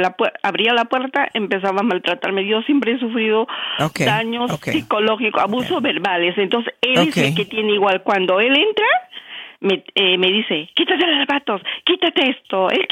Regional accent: Peru; moved away; porque yo me divorcié en este país cuando vine, porque yo soy peruana

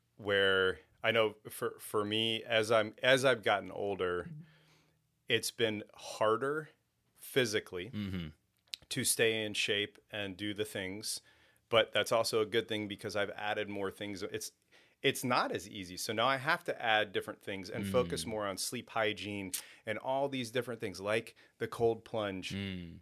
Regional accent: Sarasota, Florida, United States; Sarasota.

